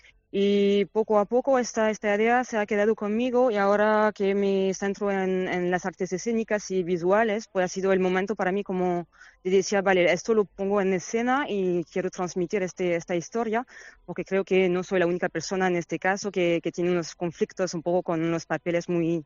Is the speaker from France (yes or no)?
yes; France; Spanish is a second language; now in Málaga, Spain; yo tengo 34 años, soy de Francia, pero vivo aquí en Málaga